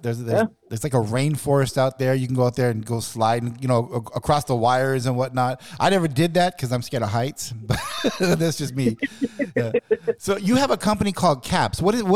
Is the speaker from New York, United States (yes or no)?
no; California, United States; You know, my wife is Guatemalan, but I'm from California